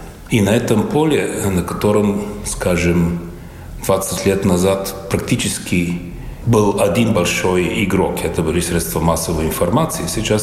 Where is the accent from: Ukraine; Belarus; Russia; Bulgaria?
Bulgaria; Я из Болгарии